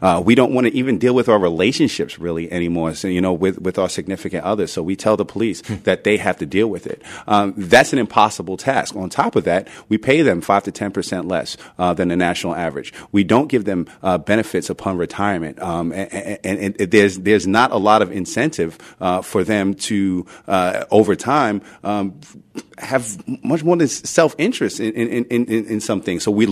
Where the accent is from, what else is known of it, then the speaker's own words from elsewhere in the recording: Brooklyn, New York, United States; Look, I grew up in Brooklyn, New York in the 80s when crack was king.